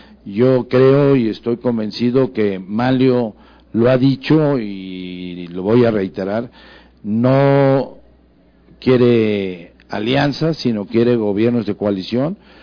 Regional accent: Mexico; A mí me da gusto, como mexicano

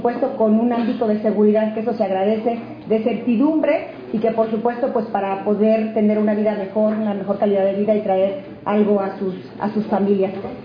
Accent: Querétaro, Mexico; Yo soy del estado de Querétaro.

